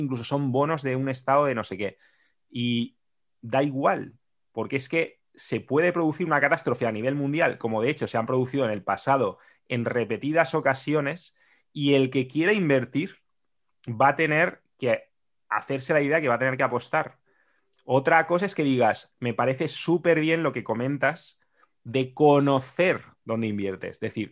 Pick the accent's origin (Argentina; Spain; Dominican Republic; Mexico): Spain; cuando yo tenía tu edad, desde que yo tenía uso de razón, en España la vivienda no había hecho más que aumentar